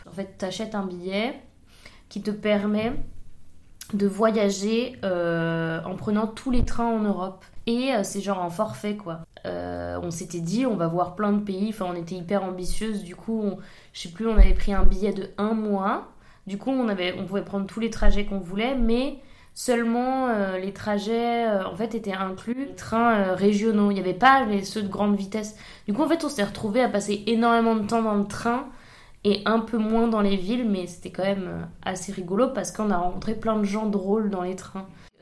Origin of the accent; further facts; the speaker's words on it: Paris, Île-de-France, France; now in Brussels, Belgium; j'ai 25 ans et je suis franco-colombienne. Là, j'habite à Bruxelles depuis 3 ans. Et sinon, je viens de Paris. J'ai fait toute ma scolarité dans un système espagnol à Paris.